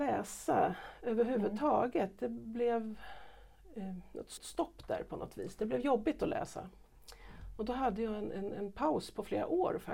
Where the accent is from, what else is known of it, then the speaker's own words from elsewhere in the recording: Mjölby, Östergötland, Sweden; also born or lived in Stockholm; Och växte upp i Mjölby i Östergötland.